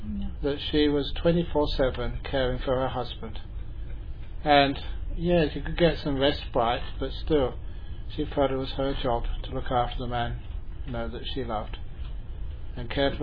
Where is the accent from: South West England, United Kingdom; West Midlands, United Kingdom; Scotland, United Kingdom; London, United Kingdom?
London, United Kingdom; you all know that I came from London, even though I joke sometimes that, you know, when people say, where are you from? I said, I was born in the bush. I grew up in the bush. Shepherd's bush.